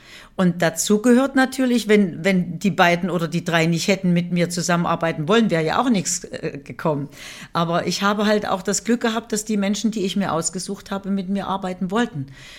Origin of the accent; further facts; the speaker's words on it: Weimar, Thuringia, Germany; von da an war ich natürlich immer bei meiner Familie und in meiner Heimatstadt Weimar